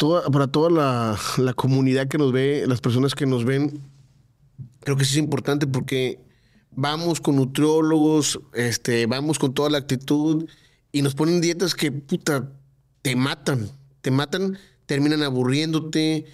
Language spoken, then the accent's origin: Spanish; Tuxpan, Veracruz, Mexico; Yo no soy de aquí, yo soy de Tuxpan, Veracruz.